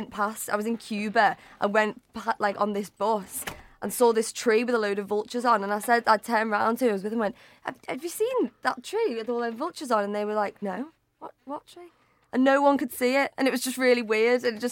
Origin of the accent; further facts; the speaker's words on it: North West England, United Kingdom; Yeah. We're both from the Wirral.